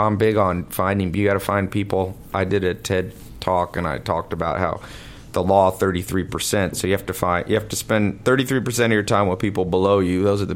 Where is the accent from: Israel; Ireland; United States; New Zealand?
United States; Long Beach, California; born there; I was actually, I'm one of the few people actually born in L.A.